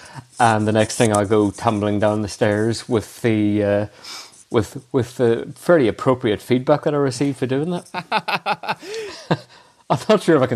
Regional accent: Belfast, Northern Ireland, United Kingdom; growing up in Belfast and in Northern Ireland, then there was the natural interest in crime and terror. I was born in 79 and went to school at St. Malachy's College just off Carlisle Circus in the 90s.

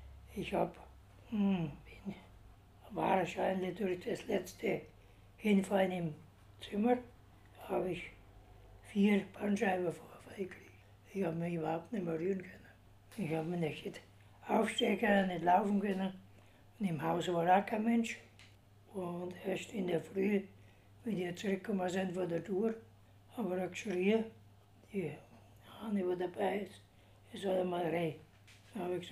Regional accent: Windelsbach, Bavaria, Germany; Ich komme aus Windelsbach, das ist Kreis Rodenburg, beziehungsweise Ansbach. Ich bin eigentlich der Ausländer im Haus.

